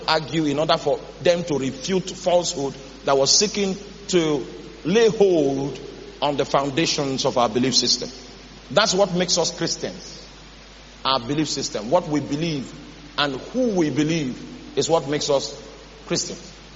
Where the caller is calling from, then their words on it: Ghana; At least I'm speaking from Ghana. If someone in Nigeria hears, it's not my, the platform is in Ghana.